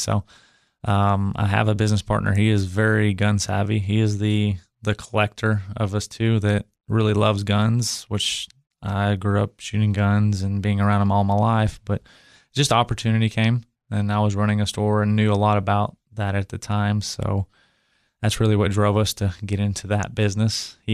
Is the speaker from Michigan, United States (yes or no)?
no; Cookeville, Tennessee, United States; I grew up in Cookeville. So I graduated from Upperman, then I went to Tennessee